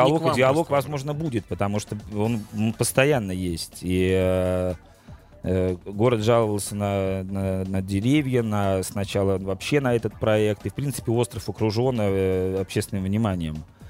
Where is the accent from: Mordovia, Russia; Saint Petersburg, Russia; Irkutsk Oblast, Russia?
Saint Petersburg, Russia; я как коренной петербуржец сам понимаю, за какие рамки нельзя выходить